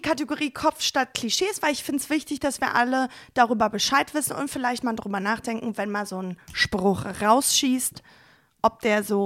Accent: Berlin, Germany; ich komme aus dem Prenzlauer Berg

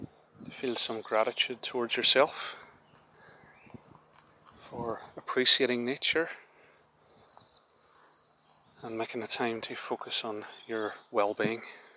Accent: Ireland; whenever I was growing up in Ireland, we called them dock leaves.

